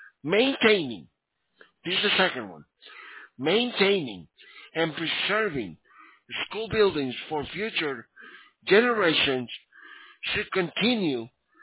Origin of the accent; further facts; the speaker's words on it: Miami, Florida, United States; Well, I'm from Miami, sir.